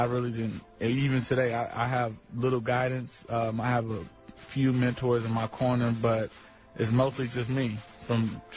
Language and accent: English; Chicago, Illinois, United States; also born or lived in University Park, United States; I moved around a lot when I was little. I'm from Chicago originally, but I started off young in University Park, Illinois.